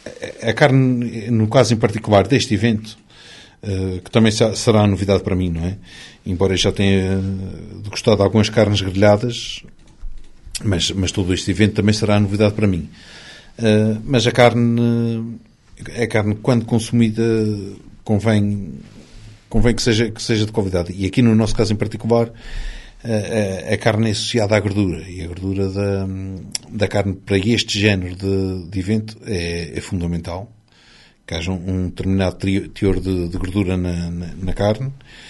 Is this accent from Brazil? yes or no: no; Azores, Portugal; Enquanto açorianos, e no nosso caso em particular jorgenses, mas todos os açorianos têm uma grande devoção e uma grande crença pelo Espírito Santo.